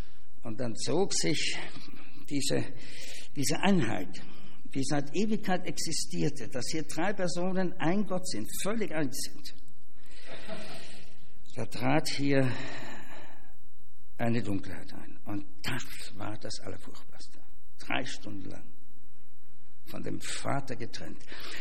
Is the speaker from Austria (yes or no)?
yes; Austria; Als Österreicher denkt man so.